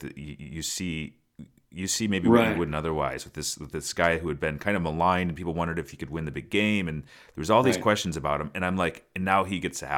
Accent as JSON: {"language": "English", "country": "United States", "said": "So as an American, I didn't love that portion of it."}